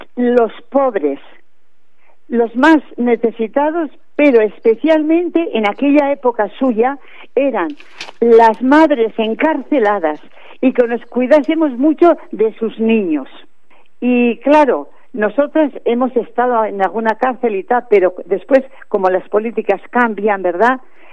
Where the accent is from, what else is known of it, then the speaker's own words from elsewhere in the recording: Navarre, Spain; soy de Navarra, de familia muy buena pero humilde. Hemos sido 3 hermanas religiosas, la mayor fue pero salió, y actualmente somos 2 hermanas religiosas.